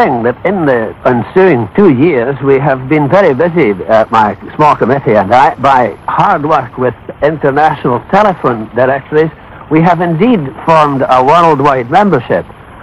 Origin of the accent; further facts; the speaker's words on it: Scotland, United Kingdom; I think that being Scottish, that we will treat our homecoming cousins in the old manner.